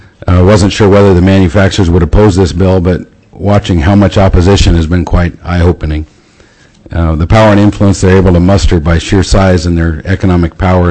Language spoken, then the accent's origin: English; Fairbanks, Alaska, United States; from Fairbanks, Alaska.